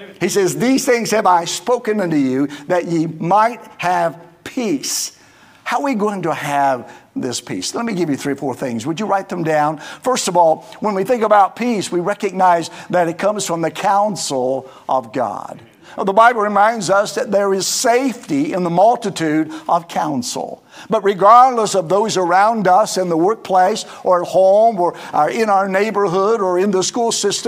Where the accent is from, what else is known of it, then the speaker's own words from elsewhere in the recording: West Virginia, United States; But I'm from West Virginia and some days we just act silly, right?